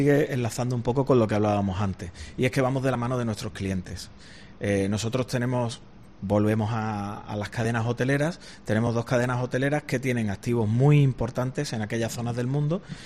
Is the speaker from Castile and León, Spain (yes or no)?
no; Málaga, Andalusia, Spain; somos malagueños 100%, no hay detrás fondos internacionales ni nada de eso, ¿no? Somos familias malagueñas las que estamos detrás del proyecto.